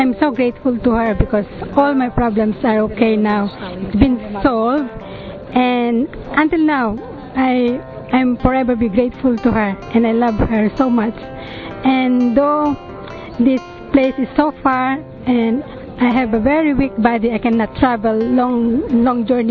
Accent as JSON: {"language": "English", "town": "Guildford", "region": "South East England", "country": "United Kingdom", "lives_now": "London, United Kingdom", "said": "I'm from Guildford, Surrey."}